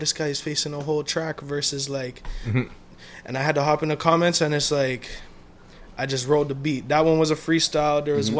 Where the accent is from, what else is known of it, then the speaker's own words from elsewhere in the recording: Toronto, Ontario, Canada; And like enough times I tell people I'm from Meadowville and they're like, ah, Scarborough. It's like, nah, not Meadowville, Scarborough. I'm Meadowville Saga, you know what I mean?